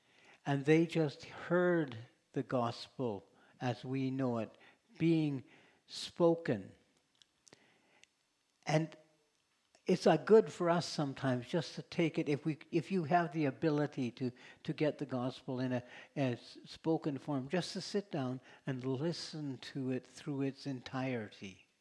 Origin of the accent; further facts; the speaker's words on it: Kelowna, British Columbia, Canada; I grew up in Kelowna at the period of time when W.A.C. Bennett became the premier of B.C.